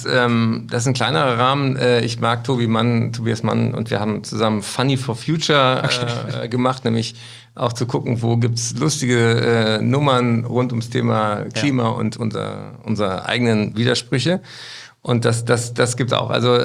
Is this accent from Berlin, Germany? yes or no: yes; Berlin, Germany; Da spiele ich in meiner Heimatstadt im Tempodrom.